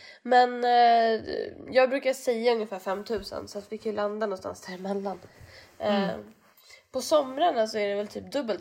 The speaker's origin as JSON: {"language": "Swedish", "town": "Mariefred", "region": "Södermanland", "country": "Sweden", "tie": "born or raised there", "said": "idag ska vi prata om staden där jag växte upp, Mariefred."}